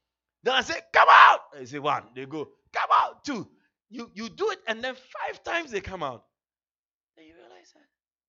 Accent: Ghana; I come from Africa. I come from Ghana, West Africa.

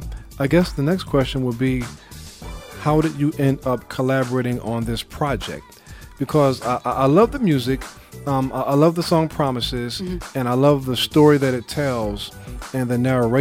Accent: Brooklyn, New York, United States; Well, guess what? I'm from New York.

